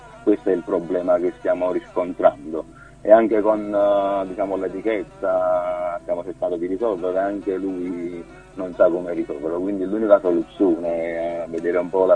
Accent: Ercolano, Campania, Italy; Io sono di Ercolano, quindi li propongo nelle piazze qui della città

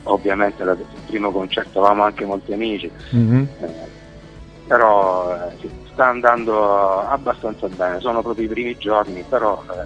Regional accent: Reggio Calabria, Calabria, Italy; Io vengo da Reggio Calabria e mi sono spostato qui, mi trovo qui per alcuni periodi

